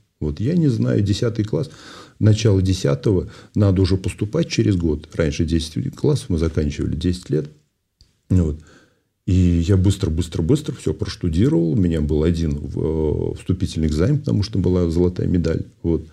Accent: Ulyanovsk, Ulyanovsk Oblast, Russia; born there; Я родился в Ульяновске. Вот. Родился в Ульяновске.

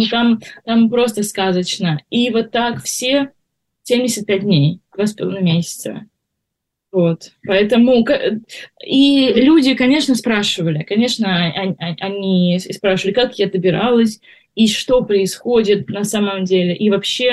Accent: Russia; все люди, которые узнавали, что я из России

